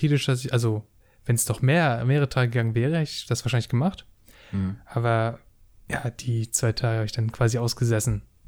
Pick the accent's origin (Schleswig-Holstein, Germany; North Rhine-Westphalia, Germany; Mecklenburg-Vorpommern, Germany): Mecklenburg-Vorpommern, Germany; Schwerin; Also ich weiß, bei uns in Schwerin hatten wir mal